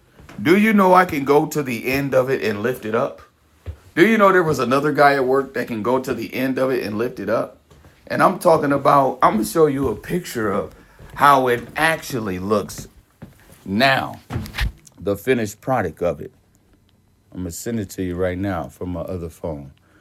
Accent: Indiana, United States; Okay, I'm from Indiana.

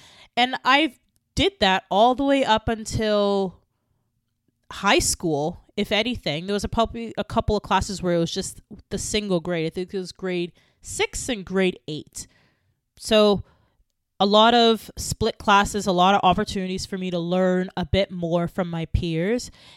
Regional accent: Canada; I am of Bajan Jamaican descent. I was born and raised in Canada, and my parents are from Barbados in Jamaica.

